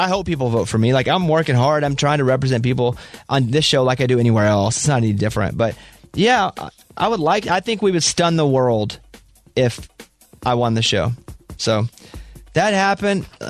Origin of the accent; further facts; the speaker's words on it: Mountain Pine, Arkansas, United States; I got to give Mountain Pine, Arkansas, my hometown, population 700, a shout-out.